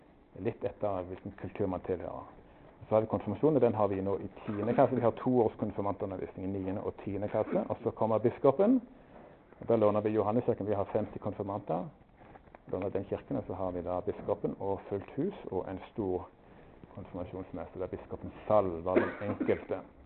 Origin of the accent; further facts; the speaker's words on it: Rogaland, Norway; jeg er jærbu, det er min unnskyldning.